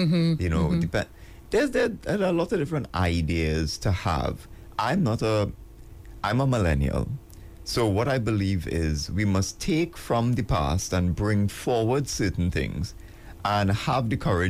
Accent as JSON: {"language": "English", "town": "Port of Spain", "country": "Trinidad & Tobago", "tie": "born or raised there", "said": "Well, so I am born and raised in Port of Spain, right?"}